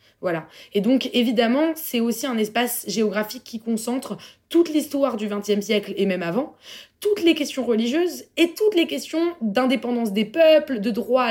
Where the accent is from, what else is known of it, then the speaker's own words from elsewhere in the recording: France; nous, on est français. Enfin, moi, j'ai pas de passeport israélien